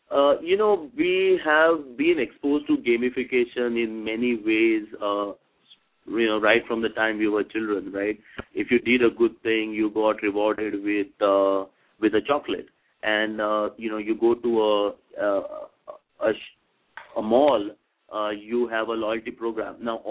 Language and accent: English; India; I come from India, and, you know, we have a pretty interesting scenario here.